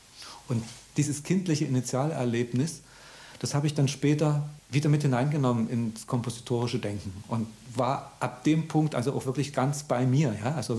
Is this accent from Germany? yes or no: yes; Dresden, Saxony, Germany; Ich bin in Dresden aufgewachsen, oben über der Autobahn auf dem Wilden Mann.